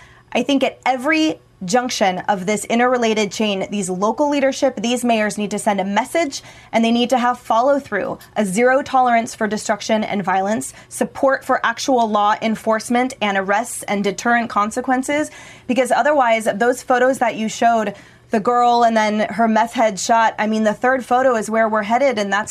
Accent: West Coast, United States; now in Seattle, United States; And I grew up on the West Coast. I live in Seattle now

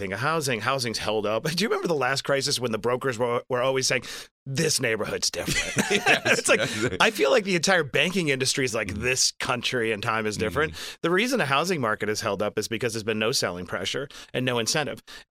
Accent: Queens, New York, United States; I grew up in Queens, New York, and really tough circumstances, abject poverty.

